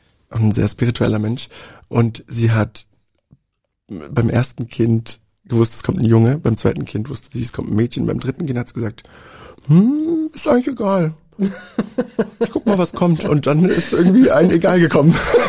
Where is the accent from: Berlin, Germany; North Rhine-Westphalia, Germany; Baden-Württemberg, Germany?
Baden-Württemberg, Germany; Aalen; also born or lived in Magdeburg; Und dann hat es uns irgendwie ins Schwabenländchen gezogen.